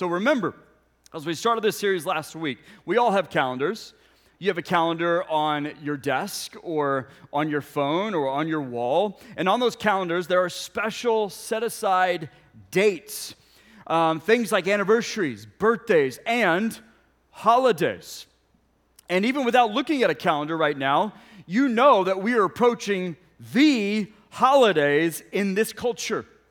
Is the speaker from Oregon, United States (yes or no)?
no; Ponca City, Oklahoma, United States; I was like, no, I grew up in Ponca City.